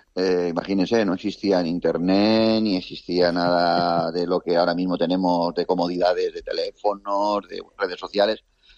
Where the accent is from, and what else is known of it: Elda, Valencian Community, Spain